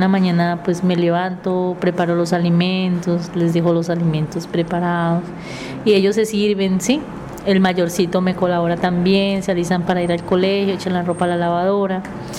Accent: Colombia; todos somos colombianos

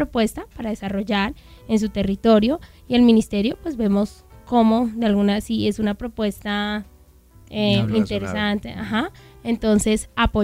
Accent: Boyacá, Colombia; Como buena boyacense. Cuando estaba en el campo, cuando era pequeñita

